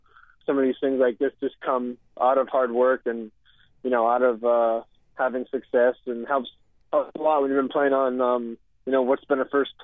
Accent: New Hampshire, United States; I think that has a lot to do with how I grew up in New Hampshire playing baseball

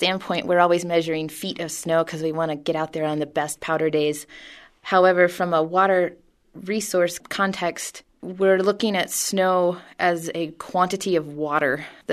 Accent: Midwest, United States; Growing up in the Midwest, we had water towers in our towns.

